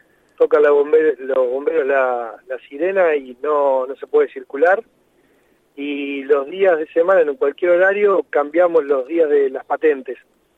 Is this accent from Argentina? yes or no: yes; Argentina